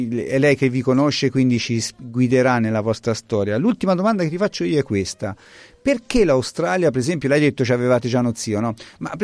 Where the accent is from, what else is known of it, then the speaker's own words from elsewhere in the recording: Tuscany, Italy; Tanto noi siamo toscani